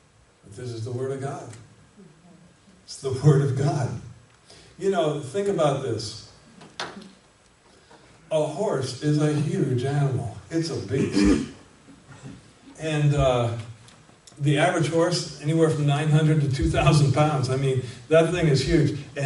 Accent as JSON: {"language": "English", "region": "Connecticut", "country": "United States", "tie": "born or raised there", "said": "And Lori and I grew up in the Connecticut area, and we used to go down to Mystic Harbor, see all the clipper ships."}